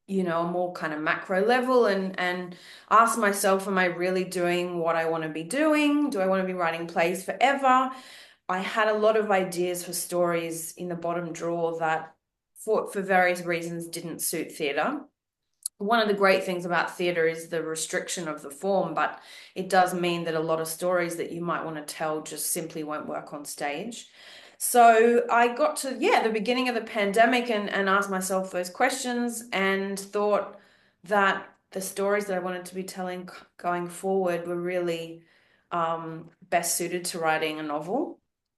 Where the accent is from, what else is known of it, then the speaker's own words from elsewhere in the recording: Sydney, New South Wales, Australia; moved away as an adult; also born or lived in London; now in Brighton, United Kingdom; I moved from Sydney via London, really just over the last sort of year or so, coming down on occasional weekends to visit a friend, and the place really grew on me.